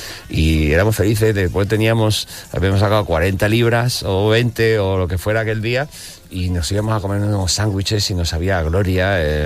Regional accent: San Fernando, Andalusia, Spain; desde mi primera banda que monté en mi pueblo, en San Fernando, con mis amigos

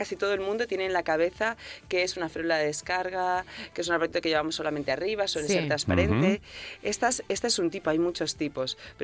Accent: Teruel, Aragon, Spain; Ya sabes que yo soy de Teruel, piñeticos.

